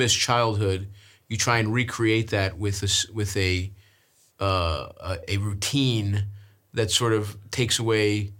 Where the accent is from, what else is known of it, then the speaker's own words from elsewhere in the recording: Baltimore, Maryland, United States; now in New York, United States; I grew up in Baltimore. Mm-hmm. I live in New York now.